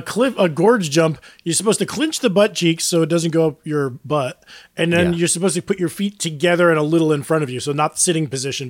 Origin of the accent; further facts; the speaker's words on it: Palenville, New York, United States; Palinville, like in my hometown area?